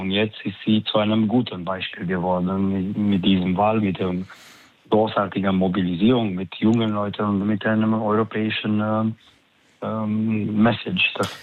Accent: Romania; Also bei uns in Rumänien ist TikTok sehr groß.

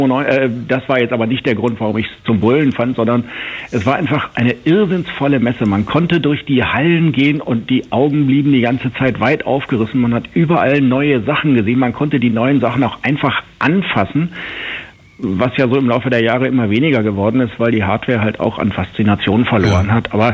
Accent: Hanover, Lower Saxony, Germany; ich bin ja Hannoveraner.

